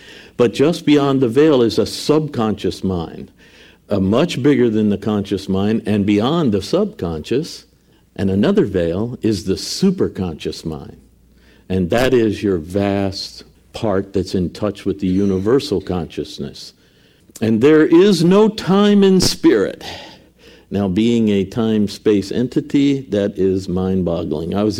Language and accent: English; New Jersey, United States; born there; You know, I was born in New Jersey, so … began in New Jersey.